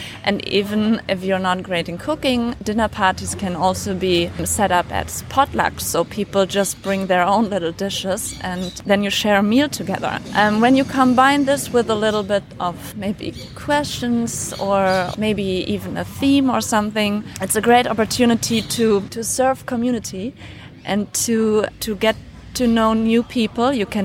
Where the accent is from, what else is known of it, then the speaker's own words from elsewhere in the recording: Germany; now in Chiang Mai, Thailand; I'm from Germany. I'm in Chiang Mai right now because I love Thailand and Thai food and the tropical weather.